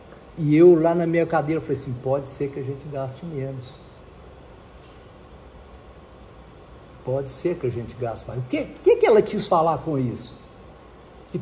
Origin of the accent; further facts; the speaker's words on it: Carmo do Paranaíba, Minas Gerais, Brazil; eu sou de Carmo do Paranaíba